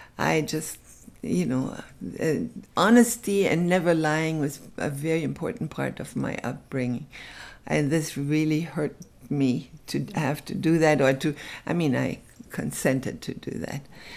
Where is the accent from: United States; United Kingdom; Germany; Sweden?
Germany; Berlin; moved away; I mean, I came from Germany.